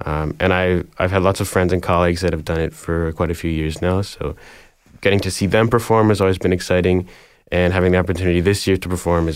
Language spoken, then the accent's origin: English; Richmond Hill, Ontario, Canada; also born or lived in East York; I grew up in East York, and then I moved to Richmond Hill when I was pretty young, 6.